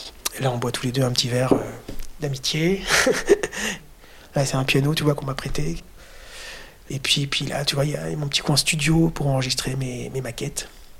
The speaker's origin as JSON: {"language": "French", "town": "Saint-Nicolas-du-Pélem", "region": "Brittany", "country": "France", "tie": "born or raised there", "said": "Je suis originaire de Saint-Nicolas-du-Pelhem, dans le centre-Bretagne. C'est un coin vraiment d'une culture qui n'est pas sous cloche du tout, qui était très vivante."}